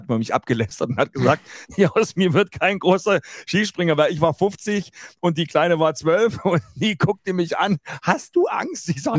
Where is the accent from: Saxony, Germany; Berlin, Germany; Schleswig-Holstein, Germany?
Saxony, Germany; also born or lived in Vogtland; Ich muss das ehrlich sagen, ich komme ja nun aus der Oberlausitz.